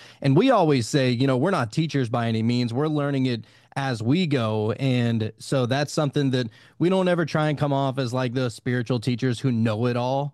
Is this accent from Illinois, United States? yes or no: no; Louisiana, United States; I'm from Louisiana, so just go down to Bourbon Street and hit any one of the 1,000 tarot card tables